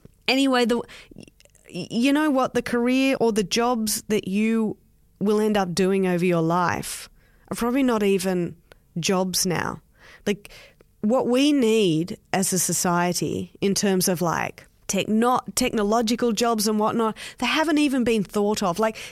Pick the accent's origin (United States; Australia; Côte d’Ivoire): Australia; accent: Australian; Well, the times that I've travelled outside of Australia, I'd have to say that going to America is the only time that I've ever gotten attention from having an Australian ac